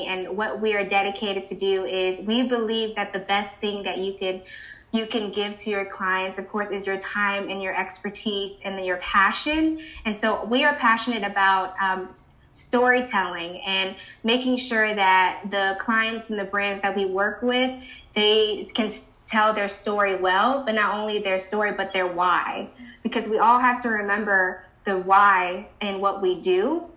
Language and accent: English; Maryland, United States; now in New York, United States; And so basically, I'm Filipino-American. Mm-hmm. So both parents are Filipina. I was born and raised in Maryland.